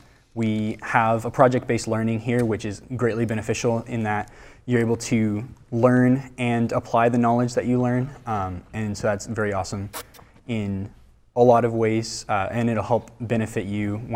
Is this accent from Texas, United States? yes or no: yes; Kilgore, Texas, United States; Originally from Northeast Texas, around Tyler area.